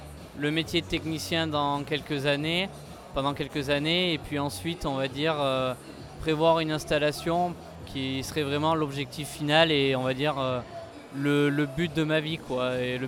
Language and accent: French; Nouvelle-Aquitaine, France; J'aimerais bien m'installer chez moi en Xaintrie parce que j'aime mon pays, j'aime ma terre.